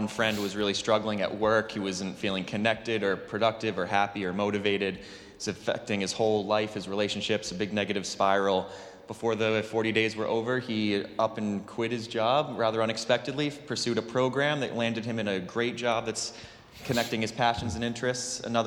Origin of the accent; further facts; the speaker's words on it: Massachusetts, United States; Born and raised in Massachusetts, and my own kind of personal faith journey has led me not only here